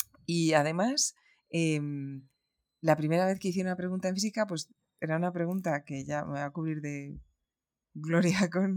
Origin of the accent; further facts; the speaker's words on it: Spain; also born or lived in Morocco; tengo una mitad malagueña, una mitad francesa y nací en Marruecos para terminar de liarlo todo.